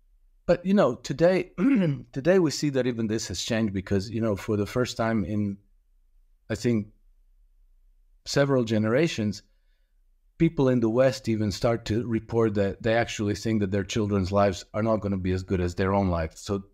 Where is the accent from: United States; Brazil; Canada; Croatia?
Croatia; And then I'm from Croatia